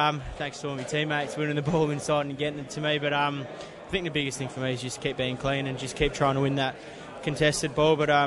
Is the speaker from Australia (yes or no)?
yes; Melbourne, Victoria, Australia; I'm from Melbourne